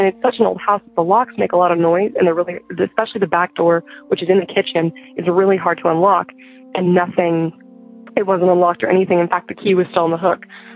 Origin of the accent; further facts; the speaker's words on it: Arkansas, United States; I'm from Arkansas, and I am 17 years old